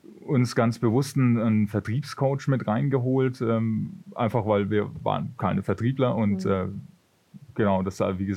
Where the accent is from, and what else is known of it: Würzburg, Bavaria, Germany